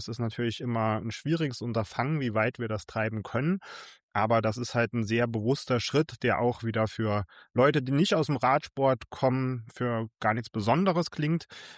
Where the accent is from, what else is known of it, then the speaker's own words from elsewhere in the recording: Saarland, Germany; ich komme aus dem Saarland.